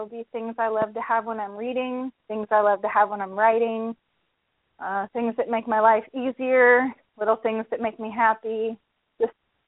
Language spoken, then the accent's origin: English; Florida, United States; so there were a lot of sort of down-home places that I lived in that were off the St. John's River. I grew up in Central Florida.